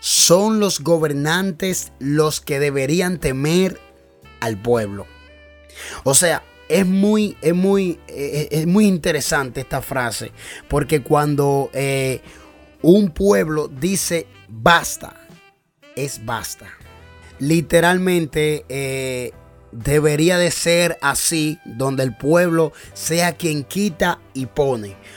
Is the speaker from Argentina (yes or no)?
no; Dominican Republic; Lo que pasa es que es muy difícil que se dé esta situación en mi país, República Dominicana.